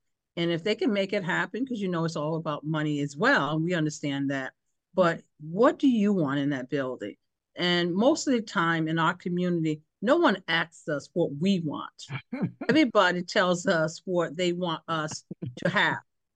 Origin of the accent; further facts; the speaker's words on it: New Haven, Connecticut, United States; I mean, I grew up in New Hallville, you know, that's all I know is New Hallville.